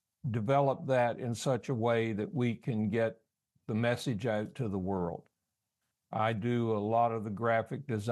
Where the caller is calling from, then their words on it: Richmond, Virginia, United States; I'm in Richmond, Virginia.